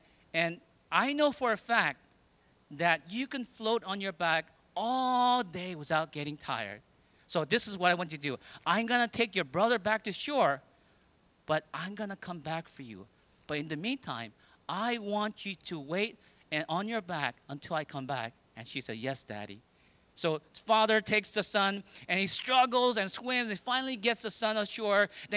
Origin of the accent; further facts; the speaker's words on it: New Jersey, United States; I grew up in New Jersey. We used to go swimming all the time in an ocean called Atlantic Ocean.